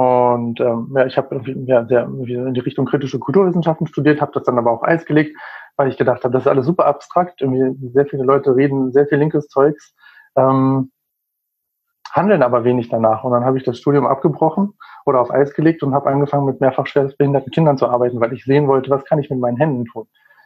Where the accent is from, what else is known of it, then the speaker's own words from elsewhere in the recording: Germany; also born or lived in Egypt; Ich bin zum Beispiel in Ägypten groß geworden, 7 Jahre lang. Wir waren halt 7 Jahre genau im Ausland.